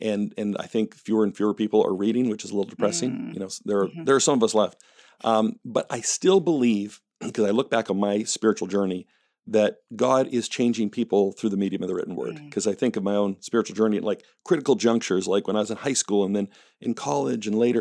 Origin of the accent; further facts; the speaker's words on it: Canada; moved away as an adult; So I grew up in Canada. Although my accent is mostly gone, I think.